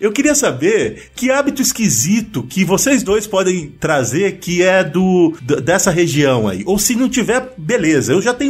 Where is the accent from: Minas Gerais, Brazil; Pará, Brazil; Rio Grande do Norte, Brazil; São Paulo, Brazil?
Pará, Brazil; porque eu sou paraense, e se você me perguntar um hábito paraense